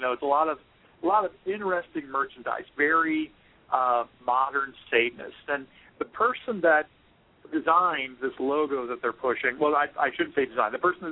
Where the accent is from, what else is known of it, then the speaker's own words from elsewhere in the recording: Fort Wayne, Indiana, United States; We're old friends from we're both from Fort Wayne.